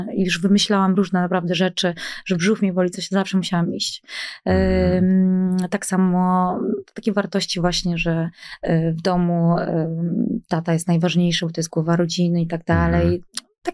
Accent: Lower Silesian Voivodeship, Poland; Ja wychowałam się na wsi, mm-hmm. ale szkoła, liceum, szkoła muzyczna i tak dalej, to wszystko się odbywało we Wrocławiu

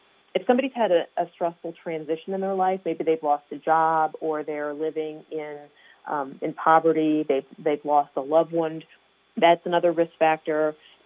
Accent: Ohio, United States; northeastern Ohio in a town that had fewer than 5,000 people, and that's three times the number of people in my hometown

